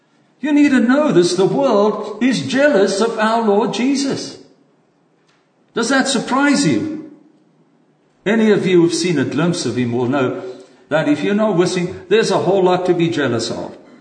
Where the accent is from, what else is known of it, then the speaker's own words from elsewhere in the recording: Ireland; Brothers, how many of you have ever seen me afraid? I'm too Irish for that.